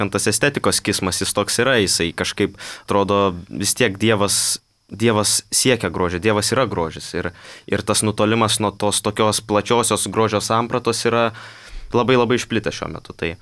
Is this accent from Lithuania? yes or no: yes; Mažeikiai, Telšiai County, Lithuania; pradėjau lankyti savo modelistų būrelį savo gimtajame mieste Mažeikiuose